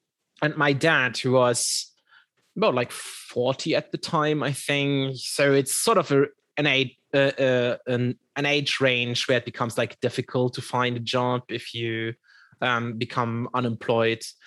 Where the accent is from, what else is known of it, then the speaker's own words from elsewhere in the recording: Germany; There wasn't really any exposure to technology, not within the GDR times, at least not that I can remember. You have to sort of keep in mind, I was like 6 years old when the reunif